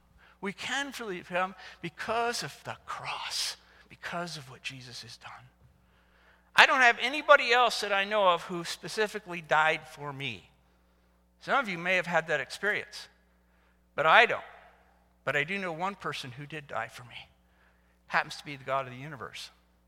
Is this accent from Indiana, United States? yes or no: yes; Indiana, United States; now in Virginia, United States; That's a Virginia expression I've learned. I'm actually from Indiana. We don't say y'all. We say you all.